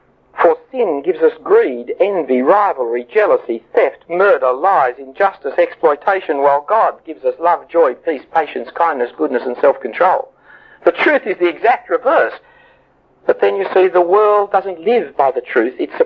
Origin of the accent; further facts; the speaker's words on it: Sydney, New South Wales, Australia; born there; I was born in Sydney and I think in English and I speak in English and I bear a Danish name and Danish good looks, but I'm not Danish at all.